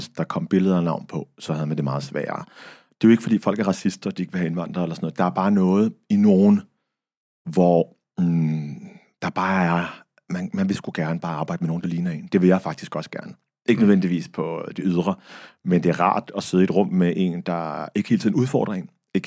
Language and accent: Danish; Middelfart, Region of Southern Denmark, Denmark; jeg voksede op i Middelfart på Fyn, hvor at vi var de eneste araber, ikke bare på vejen, men i hele byen på det tidspunkt.